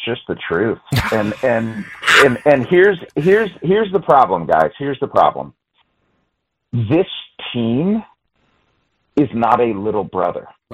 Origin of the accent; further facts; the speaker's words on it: Cleveland, Ohio, United States; because I grew up in Cleveland, guys. I know what it's like to not have any championships.